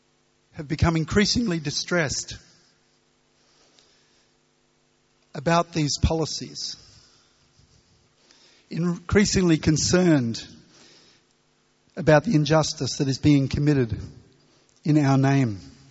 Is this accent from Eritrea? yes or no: no; Australia; and I'm from Australia. And in Australia, we normally greet people by saying g'day.